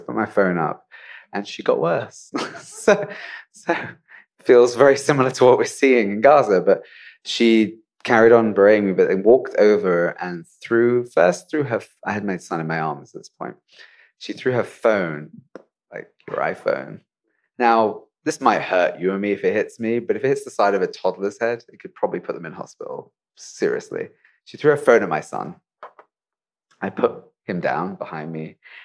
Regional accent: United Kingdom; I'm British. I'm not Palestinian.

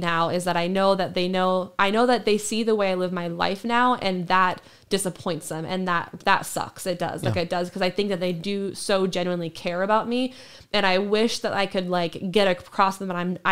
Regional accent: Roseburg, Oregon, United States; born there; I feel like I have memories when we lived in Oregon. I was born in Roseburg, Oregon.

